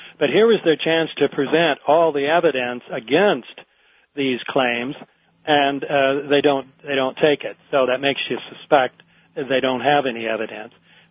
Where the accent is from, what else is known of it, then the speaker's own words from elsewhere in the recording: Oregon, United States; I should say I am from Oregon, and so I'm particularly glad to be able to help out your station.